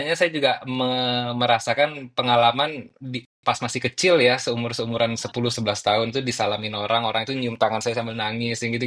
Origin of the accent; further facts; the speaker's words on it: Medan, North Sumatra, Indonesia; Jadi saya itu pas tumbuh besar di Medan itu datang dari sekte agama Islam juga. Kalau pernah dengar namanya tarikat gitu. Jadi saya itu memang anak gurunya, anak mursyidnya.